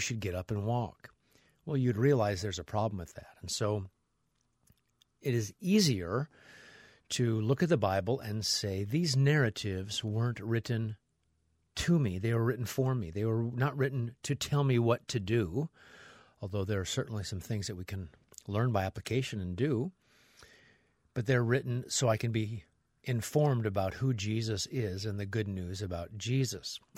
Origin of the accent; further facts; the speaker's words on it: Midwest, United States; I grew up in a culture, a Swedish culture, German culture, and the German-Swedish culture that I grew up in the Midwest